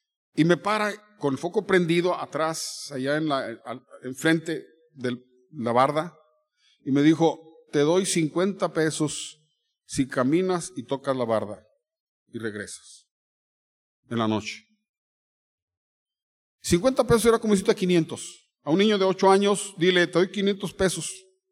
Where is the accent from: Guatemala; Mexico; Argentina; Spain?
Mexico; Tampico, Tamaulipas; born there; nací en Tampico, me encantaba Tampico, era lo máximo para mí Tampico.